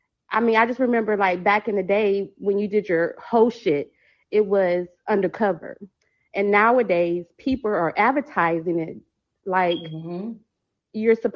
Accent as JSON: {"language": "English", "region": "Texas", "country": "United States", "said": "I'm sorry, I'm kind of nervous, but anyway, I'm from Texas"}